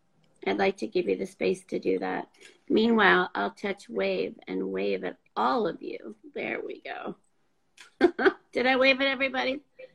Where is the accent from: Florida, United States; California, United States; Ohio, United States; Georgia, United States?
California, United States; now in Southern California, United States; Well, I'm from Northern California. Don't hold that against me.